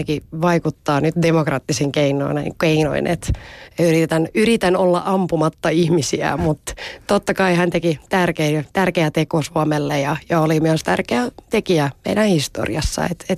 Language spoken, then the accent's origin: Finnish; Turku, Southwest Finland, Finland; also born or lived in Kokkola; mä en ole itse asiassa syntynyt Turussa. Mä oon syntynyt Kokkolassa, niin mä en tiedä mitä musta silloin tulee, mutta et Kokkolasta Turkuun sitten on muuttanut.